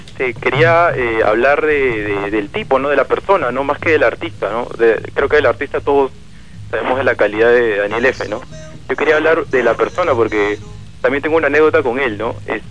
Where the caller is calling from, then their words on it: San Juan de Lurigancho, Lima, Peru; llamo de San Juan de Urigancho.